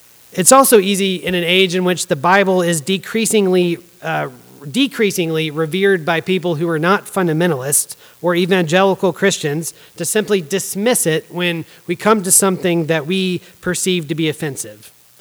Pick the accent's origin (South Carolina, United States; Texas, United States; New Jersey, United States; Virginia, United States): Virginia, United States; now in Arizona, United States; Now, I came here from Virginia, and so this is heresy back there, but I'm in Arizona